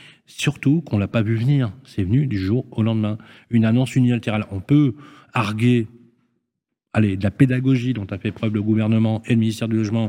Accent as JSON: {"language": "French", "town": "Lyon", "region": "Auvergne-Rhône-Alpes", "country": "France", "tie": "born or raised there", "said": "quand j'étais gamin, ici à Lyon, parce que je suis lyonnais"}